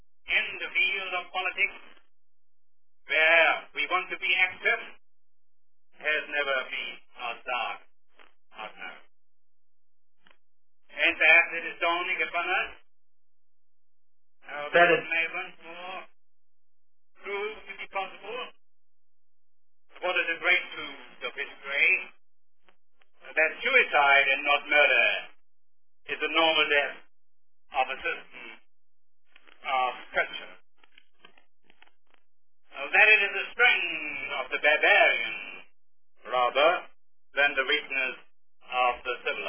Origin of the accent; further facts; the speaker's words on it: Switzerland; English is a second language; Now, I come from Switzerland, a country whose political organization is based on the belief that you work your way upward from the bottom.